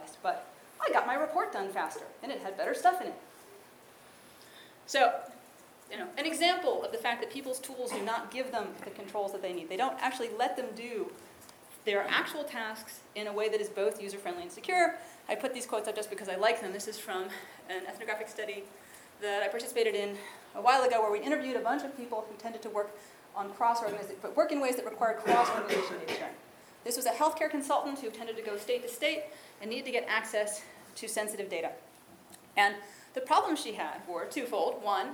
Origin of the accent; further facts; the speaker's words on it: Ohio, United States; the other thing I need to put as a disclaimer is that I'm from Ohio, which makes me an optimist.